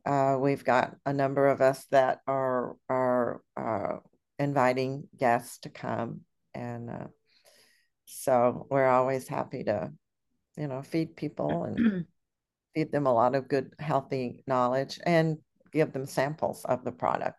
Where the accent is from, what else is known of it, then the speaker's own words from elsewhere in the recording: Texas, United States; I had a long conversation last night with my mentor in Texas, which lives 30 miles from my hometown.